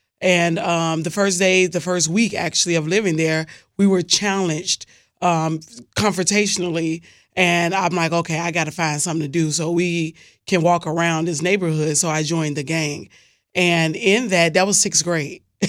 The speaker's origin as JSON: {"language": "English", "town": "Chicago", "region": "Illinois", "country": "United States", "tie": "born or raised there", "said": "I actually grew up in Inglewood, which is on the south side of Chicago, coming from the projects on the what we would consider the low end, which is 22nd and 43rd Street"}